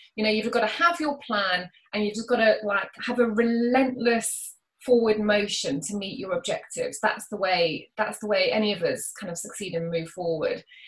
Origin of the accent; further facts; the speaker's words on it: South Africa; I'm a child of the 80s. I was born in 74 and I grew up in South Africa, actually. So I didn't grow up, even though I'm British, I didn't grow up in the UK, I grew up in South Africa.